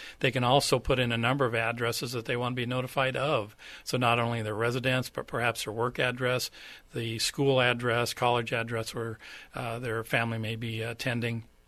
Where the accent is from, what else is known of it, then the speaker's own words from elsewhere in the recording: California, United States; I came from Southern California, and that's where most of my fire service experience is from.